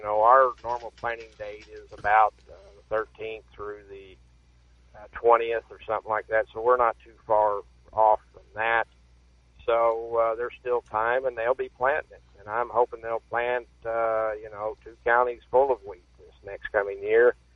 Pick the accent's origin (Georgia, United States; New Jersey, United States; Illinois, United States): Illinois, United States; somebody that's planted where I grew up in Illinois.